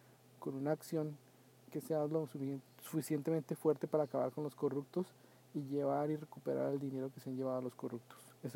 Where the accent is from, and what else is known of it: Colombia